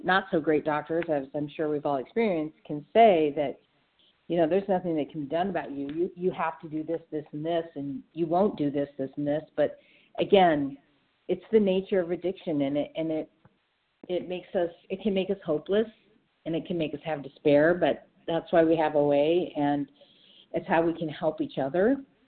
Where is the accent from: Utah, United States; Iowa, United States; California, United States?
Iowa, United States; Iowa City; Iowa City, Iowa.